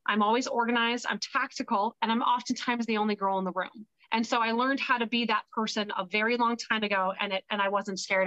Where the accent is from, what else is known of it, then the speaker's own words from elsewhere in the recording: Los Angeles, California, United States; I'm born and raised in Los Angeles. I always wanted to be a UCLA Bruin.